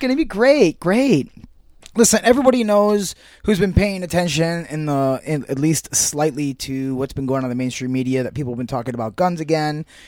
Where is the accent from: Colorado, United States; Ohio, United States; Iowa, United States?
Ohio, United States; And El Paso and in my home state of Ohio, in Dayton, Ohio.